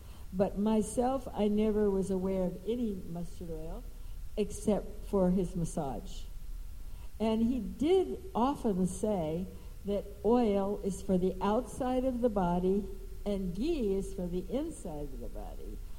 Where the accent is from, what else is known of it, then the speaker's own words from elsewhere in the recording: Houston, Texas, United States; In those days, there wasn't a huge Indian population in Houston. And I grew up near Houston.